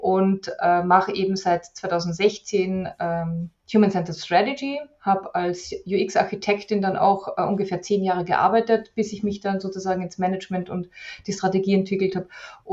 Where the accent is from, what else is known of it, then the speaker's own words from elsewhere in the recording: Austria; Also ich komme aus Österreich, das heißt, ich hoffe, dass alles verständlich ist. Manchmal rutsche ich so ein bisschen in den Dialekt rein. Also das heißt, ich bin aus Österreich.